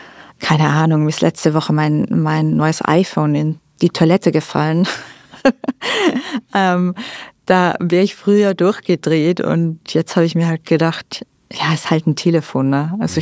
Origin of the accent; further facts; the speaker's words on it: Styria, Austria; now in Vienna, Austria; meine Heimat ist ursprünglich ja nicht Wien, sondern meine Heimat ist die Steiermark, hat ganz viel mit München gemeinsam. Also auch die Sprache ist dort sehr, sehr ähnlich.